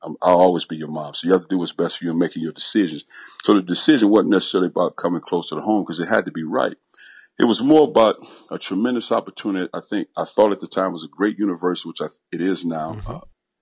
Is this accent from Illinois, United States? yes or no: yes; East St. Louis, Illinois, United States; when growing up in East St. Louis, we didn't have a lot of things, Coach.